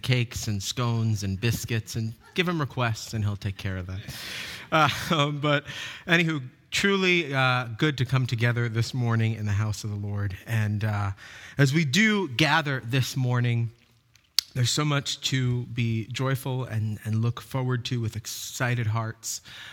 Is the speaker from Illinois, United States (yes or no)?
no; New York, United States; now in North Carolina, United States; you remember I'm from New York